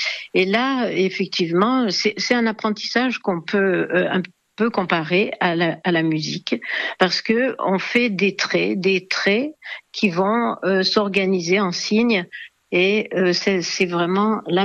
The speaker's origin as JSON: {"language": "French", "town": "Grenoble", "region": "Auvergne-Rhône-Alpes", "country": "France", "tie": "born or raised there", "said": "Ah, je suis né à Grenoble."}